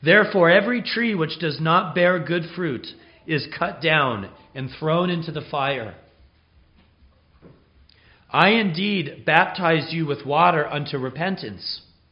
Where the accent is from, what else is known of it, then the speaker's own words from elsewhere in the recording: Los Angeles, California, United States; I grew up in Southern California, in that great sea of brick and concrete and humanity known as Greater Los Angeles.